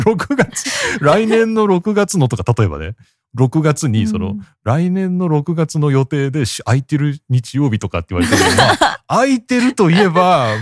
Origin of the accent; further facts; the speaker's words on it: Nagoya, Aichi, Japan; born there; 僕も、まあ、名古屋の生まれではあるんですけど、